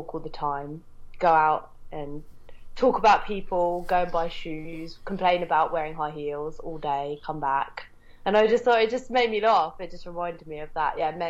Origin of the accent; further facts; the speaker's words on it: England, United Kingdom; I don't know whether that's because I'm English.